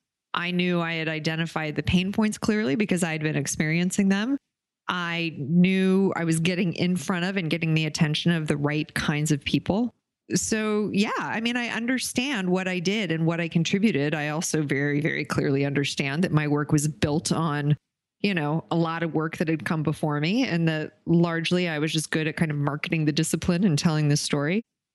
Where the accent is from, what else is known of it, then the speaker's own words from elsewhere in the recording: Oklahoma, United States; I grew up in Oklahoma. I was at a lot of, I did a lot of witnessing in church, in Baptist churches in Oklahoma.